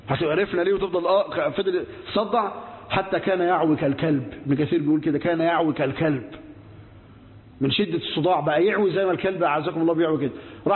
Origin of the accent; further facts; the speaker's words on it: Egypt; والرافضة الباطنية الإسماعيلية اللي كان منهم الموجودين عندنا في مصر